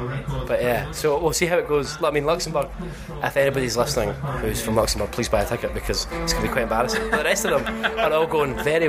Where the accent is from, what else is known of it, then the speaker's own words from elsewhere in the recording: Glasgow, Scotland, United Kingdom; growing up in Glasgow and playing shows there was definitely used for that.